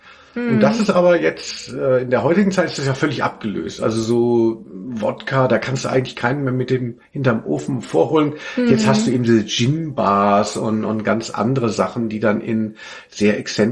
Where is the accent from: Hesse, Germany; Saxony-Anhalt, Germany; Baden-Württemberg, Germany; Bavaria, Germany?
Hesse, Germany; Hanau; in Hanau, wo ich aufgewachsen bin